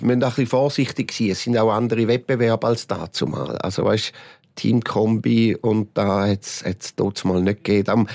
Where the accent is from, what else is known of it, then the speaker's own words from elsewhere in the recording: Switzerland; Also jetzt als Schweizer Skifan da anzustehen